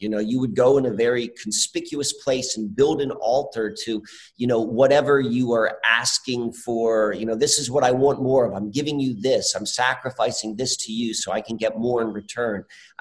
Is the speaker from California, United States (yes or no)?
no; Columbia, Maryland, United States; So, so I grew up there in Columbia, Maryland.